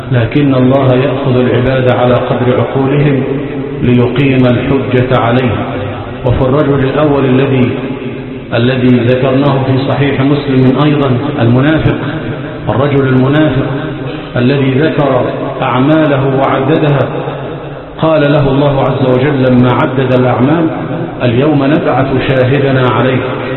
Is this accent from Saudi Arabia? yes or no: no; Egypt; اللهم اجعل بلادنا مصر في حفظك وأمانك،